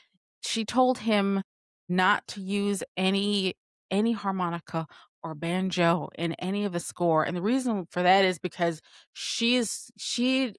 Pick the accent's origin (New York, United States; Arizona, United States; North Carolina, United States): New York, United States; Rochester; Because, I mean, we're from Rochester, we can do that.